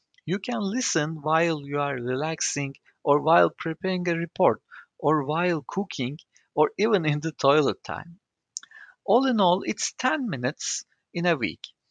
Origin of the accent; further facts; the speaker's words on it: Istanbul, Turkey; English is a second language; I born and raised in Istanbul, has lived in both sides of the Bosphorus.